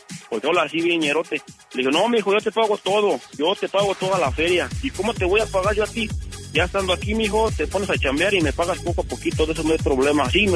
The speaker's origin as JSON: {"language": "Spanish", "town": "Tultepec", "region": "State of Mexico", "country": "Mexico", "moved": "yes", "said": "De ahí, de Tultepec."}